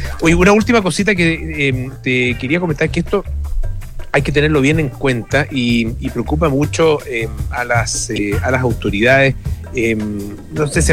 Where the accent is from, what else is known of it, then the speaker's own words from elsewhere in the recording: Chile; No somos solo los chilenos, claro.